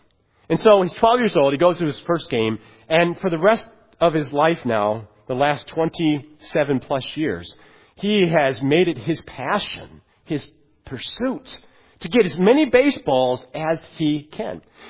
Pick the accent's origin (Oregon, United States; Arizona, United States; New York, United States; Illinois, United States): Illinois, United States; now in Detroit, United States; I grew up in the Chicago area, a big Chicago White Sox baseball fan. So whenever the White Sox are in town in Detroit, I try to at least once a year go to the game.